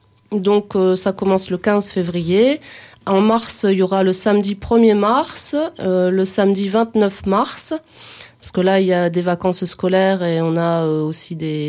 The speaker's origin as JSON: {"language": "French", "region": "Hauts-de-France", "country": "France", "said": "Et je suis ch'ti, moi !"}